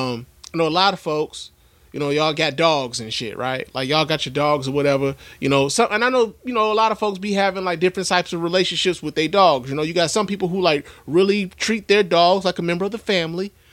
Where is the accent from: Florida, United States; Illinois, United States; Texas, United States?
Illinois, United States; Chicago; I'm from Chicago too. So it's like, yo, man, all my life, this time of year, it's been snowy and it's been cold.